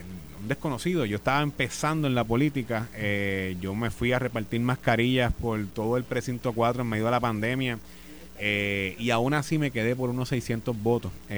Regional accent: Cupey, San Juan, Puerto Rico; also born or lived in Caimito; yo soy natural del distrito 4, yo soy hijo de Cupey, yo nací en Caimito, porque tengo una carretera 842 frente a la ferretería El Sol. Hasta los 8 años yo vivía ahí en Caimito y a los 10 años mis papás, luego del paso del huracán Georges, compran una casa en Coupey

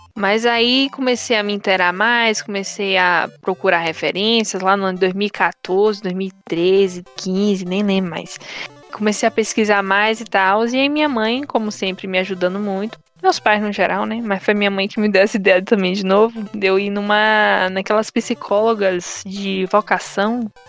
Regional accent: Bahia, Brazil; Ou advocacia, que era outra área também, que era a favoritinha desse interior baiano de onde eu vim.

